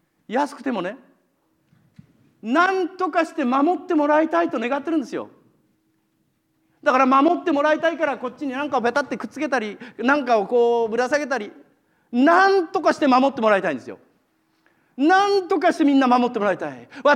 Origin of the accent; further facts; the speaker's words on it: Tochigi, Japan; しばらく前に私、田舎に、私栃木県なんですけど、田舎に帰りまして